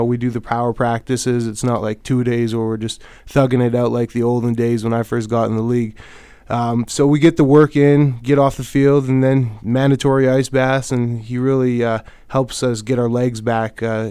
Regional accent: Winnipeg, Manitoba, Canada; I'm from Winnipeg, so, you know, I know the hype. I grew up with the hype. I went to U of M, and I know the rivalry and the battle between the Prairies.

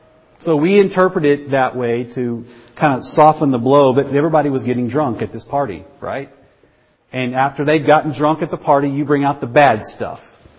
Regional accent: the South, United States; Growing up where I grew up in the South, I had always had fun conversations about passages like this.

